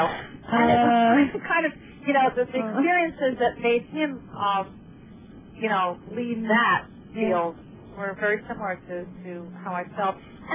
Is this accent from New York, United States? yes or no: yes; Long Island, New York, United States; No, I'm from New York. I was born in Bronxville, New York, actually, and grew up in Long Island, but spent a lot of time in the city